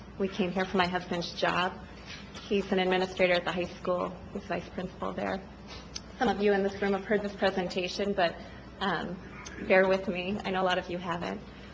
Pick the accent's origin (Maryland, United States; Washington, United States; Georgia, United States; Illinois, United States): Washington, United States; Snohomish; I'm from Snohomish, and I went to school, my bachelor's degree is from Seattle Pacific